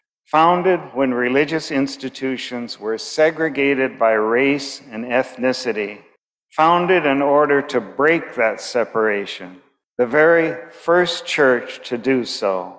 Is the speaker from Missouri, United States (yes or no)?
no; Hilo, Hawaii, United States; born there; though I was born in Hilo during the war.